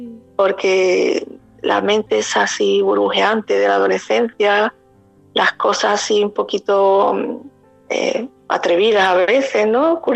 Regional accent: La Línea de la Concepción, Andalusia, Spain; Bueno, pues yo soy, como el acento está cantando, sí. Soy del sur, soy de La Línea y bueno, tengo 50 años

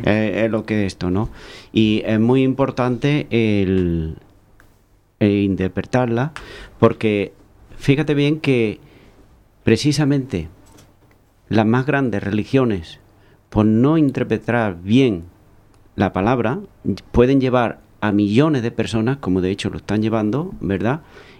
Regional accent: Andalusia, Spain; en mi tierra, en Andalucía

